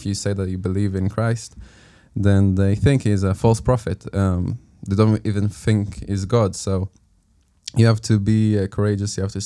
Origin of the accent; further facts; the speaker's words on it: Maale Adumim, West Bank, Israel; also born or lived in Jerusalem; I was also born to a believing family. I was born in Jerusalem, but then I grew up in Maale Adumim, which is a city very close to Jerusalem. And it's it's like a religious city.